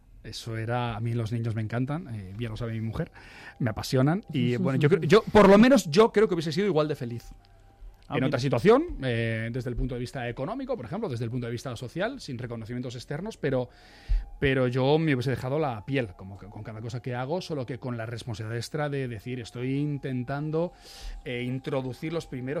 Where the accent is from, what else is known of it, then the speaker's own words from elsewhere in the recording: Móstoles, Community of Madrid, Spain; Mira, pues soy de Móstoles.